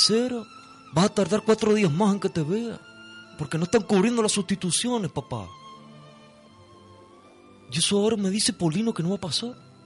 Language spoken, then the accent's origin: Spanish; Garafía, Canary Islands, Spain; Yo soy de Garafía.